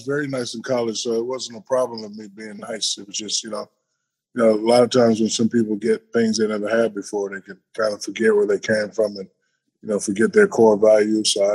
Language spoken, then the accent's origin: English; Newark, New Jersey, United States; I grew up in Newark, New Jersey.